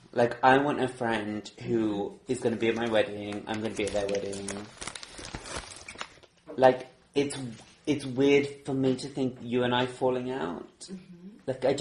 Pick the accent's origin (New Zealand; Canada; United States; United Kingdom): United Kingdom; England; I'm not a traveller. I'm very English.